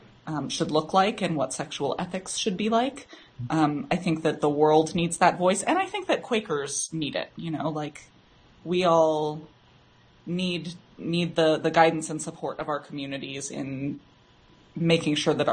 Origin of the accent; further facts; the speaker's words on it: United States; the context that I live in as a U.S. American.